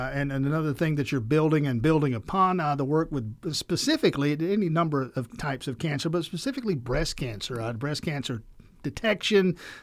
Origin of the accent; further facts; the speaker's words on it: Georgia, United States; I'm from South Georgia, and there are hospitals down there that have closed